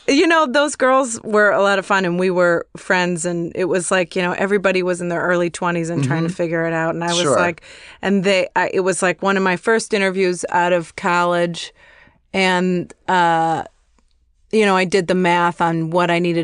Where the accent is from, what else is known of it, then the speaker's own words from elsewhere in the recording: Chicago, Illinois, United States; So I'm from Chicago. And when I was still living there, I won money in a raffle.